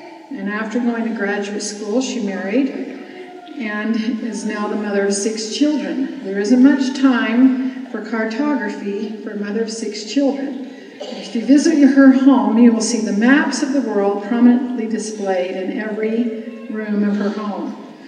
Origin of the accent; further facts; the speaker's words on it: Brazil; I learned Portuguese as a girl growing up in Brazil. I spent 5 years there.